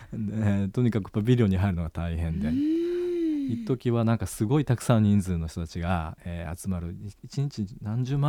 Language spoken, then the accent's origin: Japanese; Kyoto, Japan; 私京都生まれで、昭和のちょうど半分ぐらい、32年間京都に住んでました。